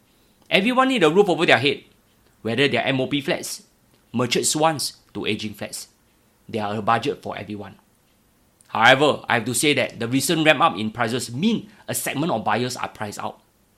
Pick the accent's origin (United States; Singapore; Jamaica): Singapore; That is why, as a Singaporean, I'm very proud